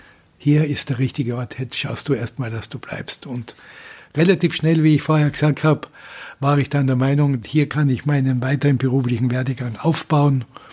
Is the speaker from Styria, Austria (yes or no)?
yes; Styria, Austria; moved away as an adult; bin Österreicher, wunderschön in Österreich, in der Nähe von Graz